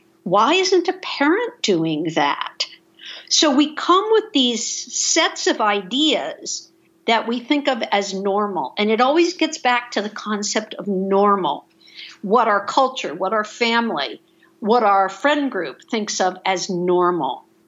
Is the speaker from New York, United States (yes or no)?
yes; Ithaca, New York, United States; I'm from Ithaca, New York. You know, we know snow.